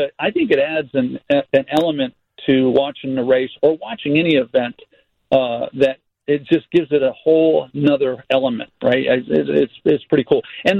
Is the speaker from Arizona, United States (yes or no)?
no; Maine, United States; That, you know, like I grew up in Maine, and a lot of times when I flew back to Maine, I had a summer home there.